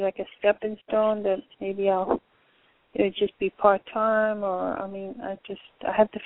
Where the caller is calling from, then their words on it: Florida, United States; from Florida.